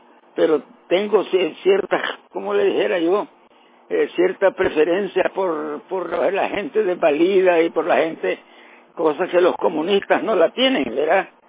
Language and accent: Spanish; Nicaragua; moved away; No, nicaragüense. Yo vine en el año 81, 1981, estoy aquí.